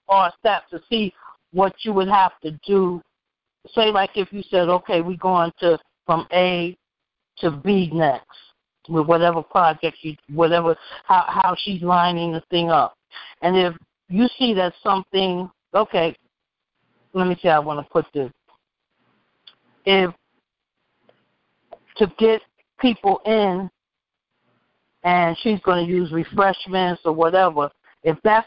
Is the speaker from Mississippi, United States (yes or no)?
no; New York, United States; I'm a New Yorker and things don't go the way it does in North Carolina.